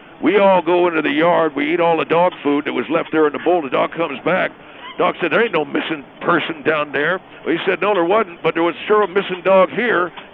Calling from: Decatur, Georgia, United States; I'm calling from Decatur, Georgia.

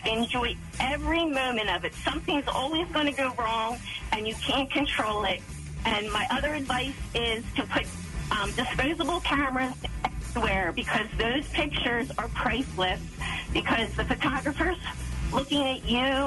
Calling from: Audubon, Pennsylvania, United States; Hi, I'm calling from Audubon, Pennsylvania.

